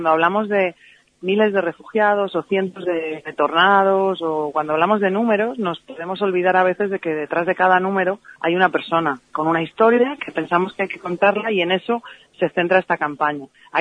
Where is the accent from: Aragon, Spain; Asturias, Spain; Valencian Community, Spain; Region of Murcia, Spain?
Valencian Community, Spain; para todos los que somos valencianos nos gusta que esta plaza tenga estas actividades